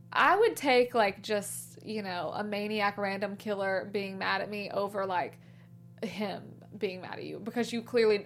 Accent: Alabama, United States; I'm from Alabama.

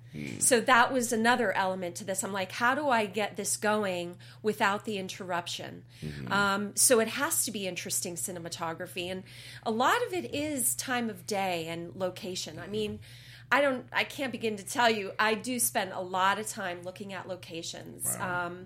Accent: New York, United States; now in Los Angeles, United States; I'm a New Yorker. I've been in the theater forever, and I moved out to LA 2 years ago

